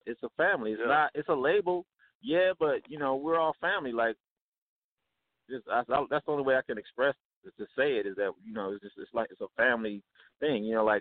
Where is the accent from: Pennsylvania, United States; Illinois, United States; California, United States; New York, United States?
California, United States; Los Angeles; Like, Bill's introduced me to … I'm from Los Angeles, and I never met … until Bill introduced me to him.